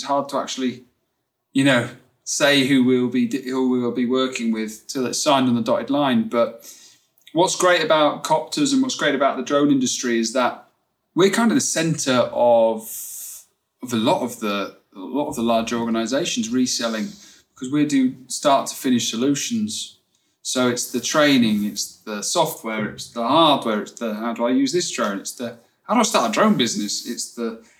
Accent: Reading, South East England, United Kingdom; I grew up in England. I grew up in Reading.

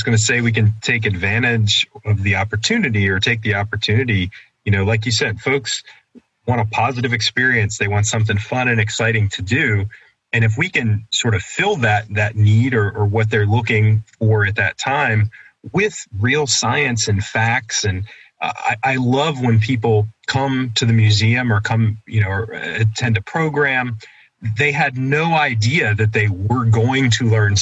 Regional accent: Pittsburgh, Pennsylvania, United States; also born or lived in Hampton, Virginia; So I grew up in Pennsylvania around Pittsburgh until I was about 8 or 9 and then moved to Hampton, Virginia and spent several years there.

